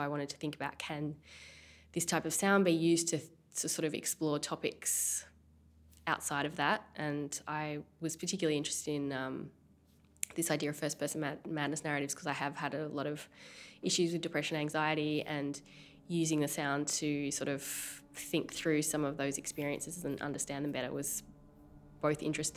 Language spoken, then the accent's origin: English; Australia; I am from Australia. I live in a small town called Clunes, which is a population of about 1,600, but it's 2 hours from Melbourne. So I study in Melbourne, spend a lot of time there as well.